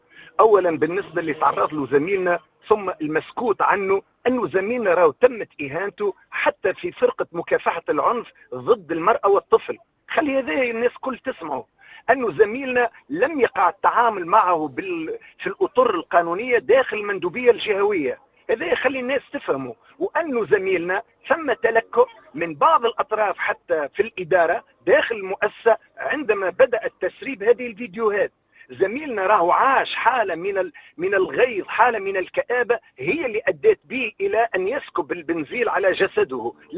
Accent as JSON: {"language": "Arabic", "country": "Tunisia", "said": "في نهاية المطاف وصمة عار في بالنسبة إلينا احنا كتونسيين أنه نوصل بالتعليم إلى هذه المرحلة"}